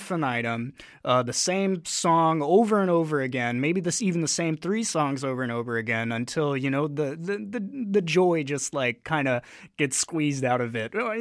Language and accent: English; Oregon, United States; So I'm originally from Oregon and, you know, everything I know is American, or I guess from the United States.